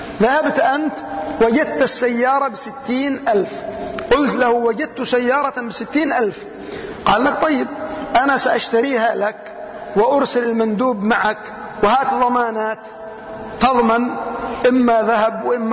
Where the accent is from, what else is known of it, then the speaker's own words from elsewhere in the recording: Yemen; هذه الصورة موجودة عندنا في اليمن.